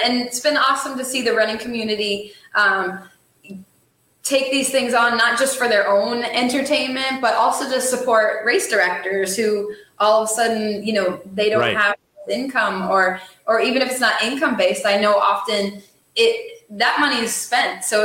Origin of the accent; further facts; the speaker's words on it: Vermont, United States; I'm from Vermont. And so that's my home state. And, I actually grew up relatively close to where, the Vermont 100 takes place.